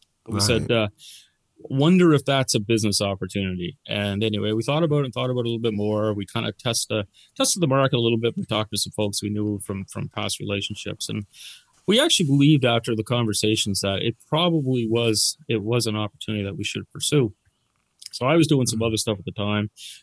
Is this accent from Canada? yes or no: yes; Dartmouth, Nova Scotia, Canada; now in Cape Breton, Canada; I'm not originally from here. I'm from Dartmouth, actually. My wife, who has family ties and family roots here in Cape Breton, we decided it was a lifestyle move for us to come down here.